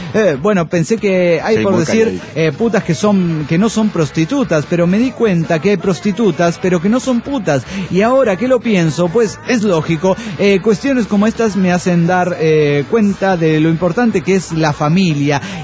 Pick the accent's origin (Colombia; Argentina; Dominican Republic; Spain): Colombia; Manizales, Caldas; also born or lived in Tunja / Bogotá; yo soy de Manizales. Crecí allá en Colombia, Manizales, y viví allá hasta que terminé la universidad. Luego me fui a vivir a Tunja, de donde son mis padres.